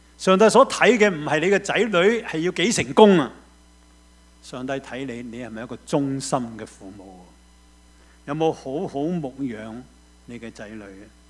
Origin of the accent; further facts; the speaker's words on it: China; 而家咧，我哋中国人仲叻一样嘢，个核制咧系暗地核制。